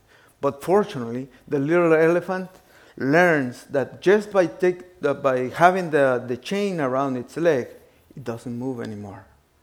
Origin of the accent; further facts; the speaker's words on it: Guatemala; I'm from Guatemala. Beautiful place in Central America.